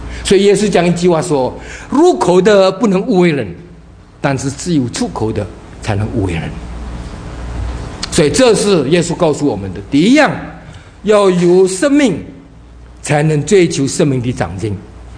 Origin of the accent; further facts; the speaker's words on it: Indonesia; 记得大概几年前我们第一次回到中国大陆去，因为我是在印度尼西亚出生的，所以那个时候呢，印度尼西亚跟这个中国政府没有什么邦交，所以我们呢，印尼籍的 就不能去中国了。